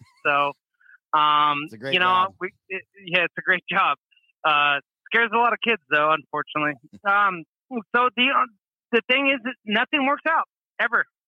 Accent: Oregon, United States; I'm from Oregon.

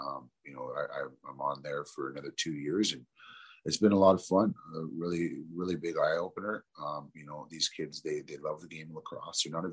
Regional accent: Toronto, Ontario, Canada; I grew up in Toronto, you know, in pretty much the ghetto, Rexdale, Jane and Finch area. And I didn't get much of my culture. My reserve was about 6 hours away, northern Wiquemucong, northern Ontario.

